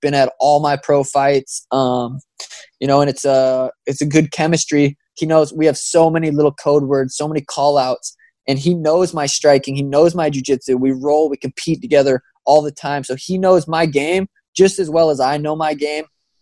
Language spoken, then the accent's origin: English; Montana, United States; now in Arizona, United States; He's the reason I moved down to Arizona. He's also from Montana. We're both from Montana, but we didn't know each other. Montana's super small in population.